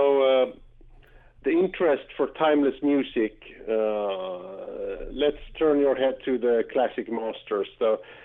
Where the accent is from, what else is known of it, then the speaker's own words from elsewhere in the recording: Sweden; growing up in Sweden in the 1970s, you couldn't avoid ABBA.